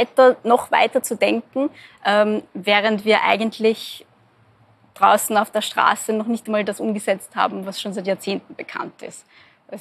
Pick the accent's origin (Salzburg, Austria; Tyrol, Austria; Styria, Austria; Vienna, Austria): Vienna, Austria; ich komme zwar aus Wien, aber aus einem Randbezirk und da war es auch ganz normal.